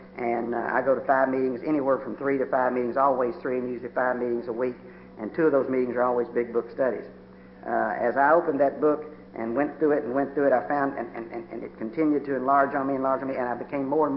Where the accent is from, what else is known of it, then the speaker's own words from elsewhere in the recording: Mayfield, Kentucky, United States; I was born and raised in Mayfield.